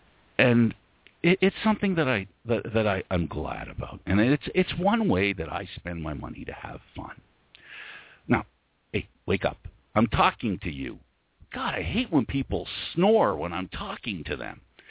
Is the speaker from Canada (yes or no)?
yes; Canada; As a Canadian, we don't have many opportunities to do that.